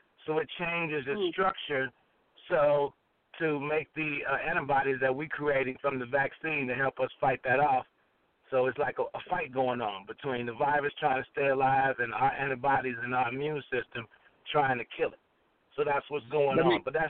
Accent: Chicago, Illinois, United States; born and raised in Chicago. I'm a pharmacist, been working in my community for about 30 years.

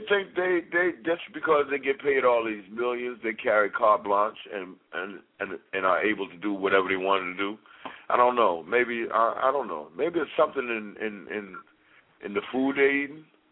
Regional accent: Brooklyn, New York, United States; I've been a Knicks fan all my life, and I'm born and raised in Brooklyn.

